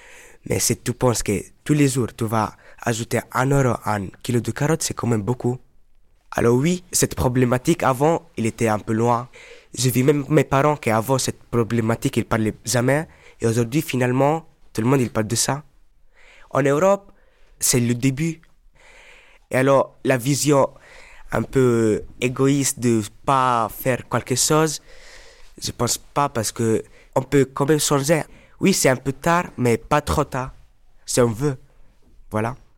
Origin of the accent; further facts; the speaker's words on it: Morocco; Moi, je suis marocain, je viens du Maroc